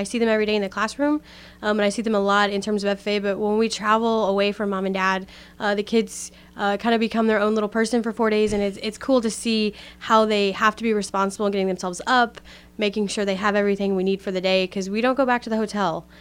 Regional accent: Thompson, Missouri, United States; So I was raised in Thompson on a family farm. I graduated from Centralia.

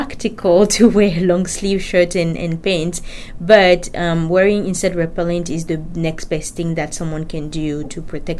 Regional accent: Benin; now in United States; I am originally from Benin, a country in West Africa. I did my medical school here in Omaha, Nebraska.

